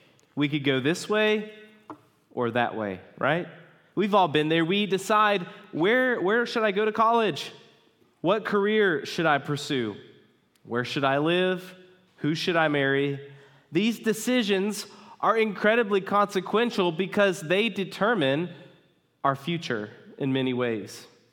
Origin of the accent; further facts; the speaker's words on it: West Virginia, United States; also born or lived in Kentucky; I spent most of my life growing up in West Virginia, and then I lived in central Kentucky for 5 years